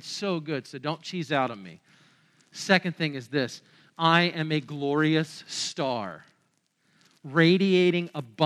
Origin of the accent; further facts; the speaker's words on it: Virginia Beach, Virginia, United States; I grew up in Virginia Beach, and so my dad is an ODU grad, and I love ODU